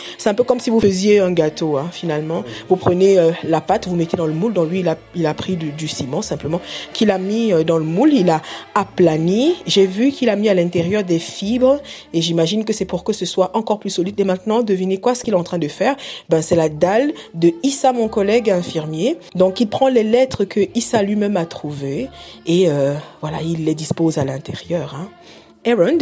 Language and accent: French; Cameroon; now in Belgium; Parce que je suis originaire du Cameroun. Naturalisée belge, mais je suis originaire du Cameroun.